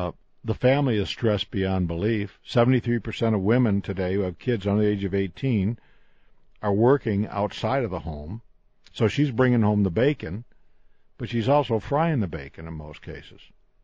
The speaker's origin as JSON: {"language": "English", "region": "New York", "country": "United States", "tie": "born or raised there", "said": "When Moonhead Deitch and I grew up in Western New York State, we got up in the morning and we played."}